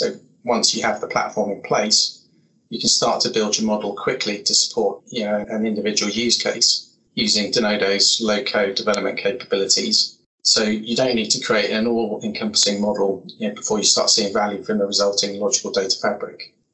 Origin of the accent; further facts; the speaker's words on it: United Kingdom; But as a Brit